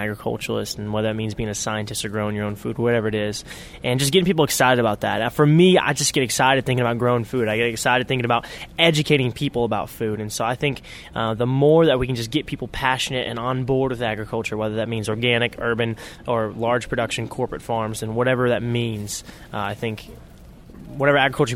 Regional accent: Portland, United States; then back home in my hometown in Portland as well, trying to fulfill people's needs there.

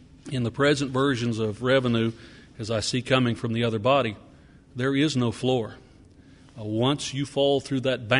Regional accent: Oklahoma, United States; Understand, I come from Oklahoma. We are a corn deficit state.

